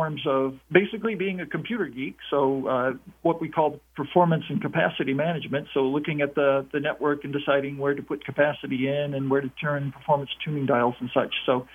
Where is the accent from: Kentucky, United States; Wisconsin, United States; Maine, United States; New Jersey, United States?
Maine, United States; now in Orlando, United States; So I'm from Maine originally and moved to the Orlando, Florida area around 1982.